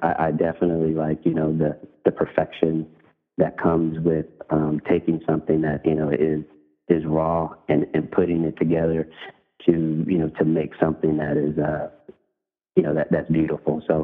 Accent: California, United States; also born or lived in Louisville; So I when I moved from Louisville at seven, I stayed there in California until I was, you know, in my mid-20s.

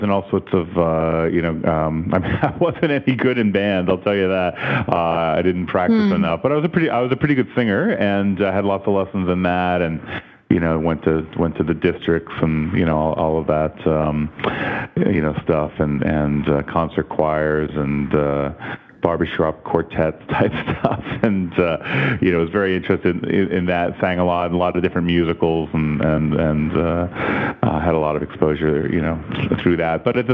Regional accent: Lexington, Massachusetts, United States; We were growing up in Lexington, we were still on the T. You could take the bus in from Lexington to the subway and then go into Harvard Square.

